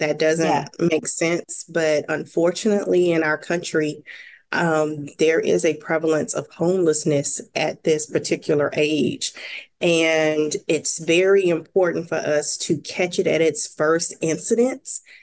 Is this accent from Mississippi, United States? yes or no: yes; Mississippi, United States; I am a Mississippi girl, born and raised in Mississippi, and I have lived all over the South